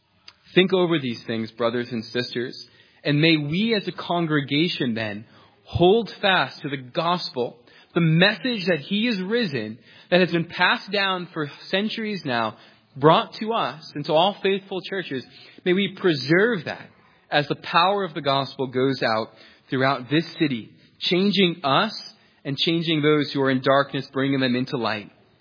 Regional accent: New York, United States; I'm from New York, as most of you know.

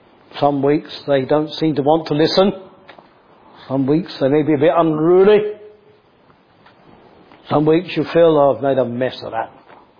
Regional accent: East of England, United Kingdom; I'm from Bedfordshire

